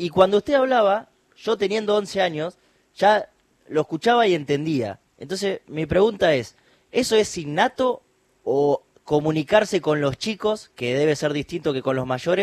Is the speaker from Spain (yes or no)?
no; Río Gallegos, Santa Cruz, Argentina; yo soy de Río Gallegos